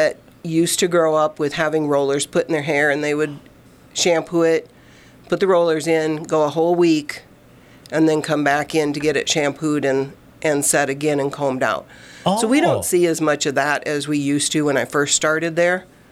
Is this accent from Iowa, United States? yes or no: yes; Buffalo Center, Iowa, United States; now in Forest City, United States; I grew up in Buffalo Center, so that's not too far.